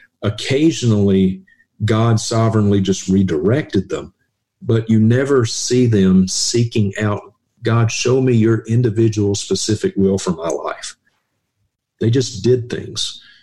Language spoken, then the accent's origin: English; Mississippi, United States; now in Montana, United States; I grew up in Mississippi. I now live in Montana.